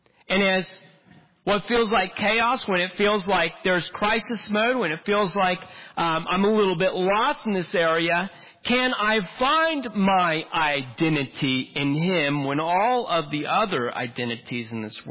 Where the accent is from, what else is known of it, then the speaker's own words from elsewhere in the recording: United States; So, well, they know that I'm American.